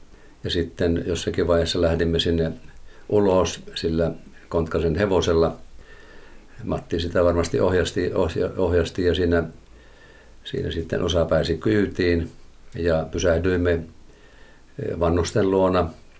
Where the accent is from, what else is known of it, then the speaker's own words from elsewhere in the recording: Tohmajärvi, North Karelia, Finland; Minä olen Tohmajärveltä kotoisin ja menin lukioon 70-luvun alussa